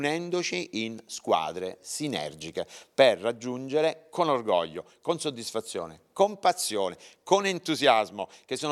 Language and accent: Italian; Naples, Campania, Italy; now in Novara, Italy; Io sono un napoletano adottato dal Piemonte, vivo a Novara, ho lavorato per tanti anni a Novara e a Vercelli, ora ci ritorno a Cuneo.